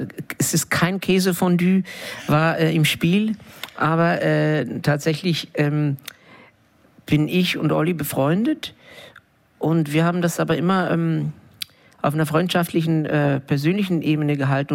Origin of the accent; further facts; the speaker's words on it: Bern, Switzerland; Aber in Bern, in meiner Heimatstadt, in der Zeit war ich noch so ein bisschen hin und her.